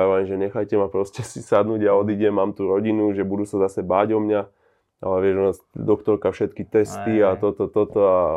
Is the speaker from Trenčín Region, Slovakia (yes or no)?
yes; Rastočno, Trenčín Region, Slovakia; moved away as an adult; now in Russia; som išiel z Rastočna do Prievidze, potom do Trenčína a potom vlastne do Ruska a do Petrohradu